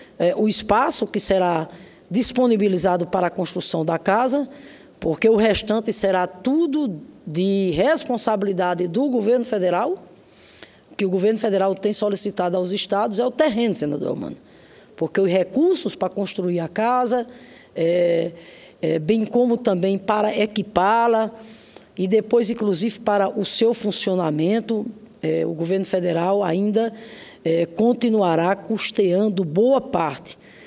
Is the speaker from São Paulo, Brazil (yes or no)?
no; Rio Grande do Norte, Brazil; Lá no meu estado, o Rio Grande do Norte